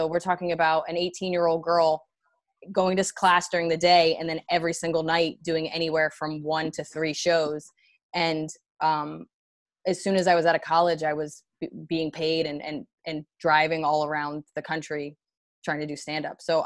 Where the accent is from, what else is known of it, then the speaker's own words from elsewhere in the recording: New Jersey, United States; I grew up in New Jersey.